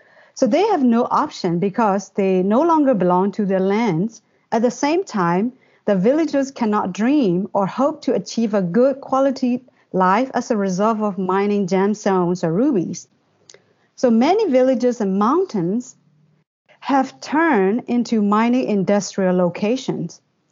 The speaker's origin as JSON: {"language": "English", "town": "Mogok", "region": "Mandalay Region", "country": "Myanmar", "tie": "born or raised there", "said": "So, my hometown. Moko is a very well known for its ruby and sapphire mines"}